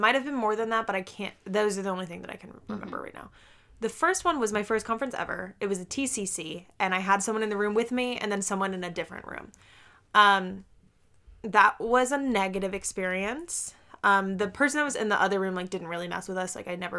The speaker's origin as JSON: {"language": "English", "region": "New Jersey", "country": "United States", "said": "oh, we're from Jersey."}